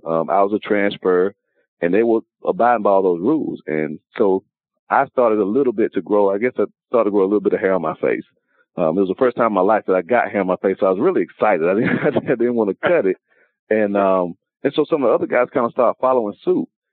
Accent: Quincy, Florida, United States; also born or lived in Tallahassee; I keep reminding Chris that I'm originally from Quincy, Florida.

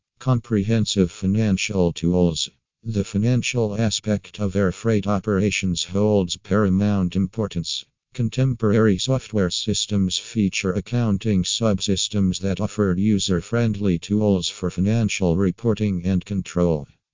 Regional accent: Pennsylvania, United States; from Pennsylvania and USA.

